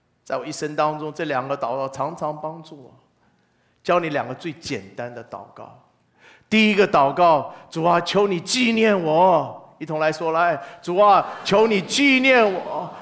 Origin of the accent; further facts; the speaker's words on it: China; 特别是我们中国人嘛，从小长大的那种教训就要自立自强。